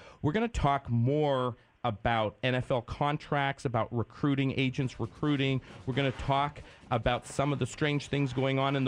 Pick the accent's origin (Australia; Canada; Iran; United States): Canada; Winnipeg, Manitoba; I'm from Winnipeg.